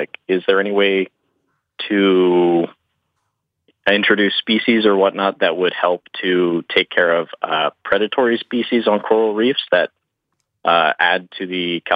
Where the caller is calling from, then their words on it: Orlando, Florida, United States; I'm calling from Orlando, Florida.